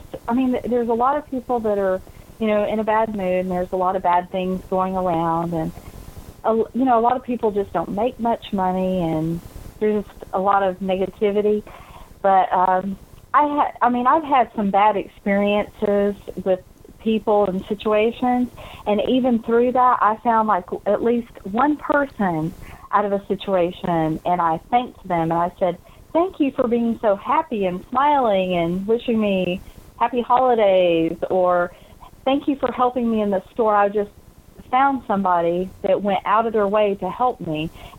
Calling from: Georgia, United States; from Georgia.

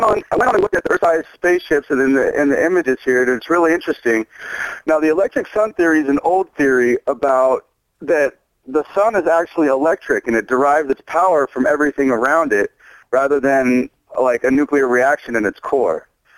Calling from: Montana, United States; I'm from Montana.

